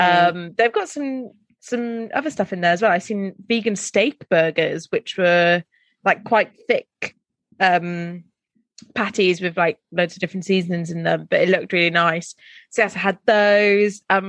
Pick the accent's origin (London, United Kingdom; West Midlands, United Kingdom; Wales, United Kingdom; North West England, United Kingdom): Wales, United Kingdom; all I do is just slip into a Bristolian accent every now and then. I'm Welsh. What am I doing?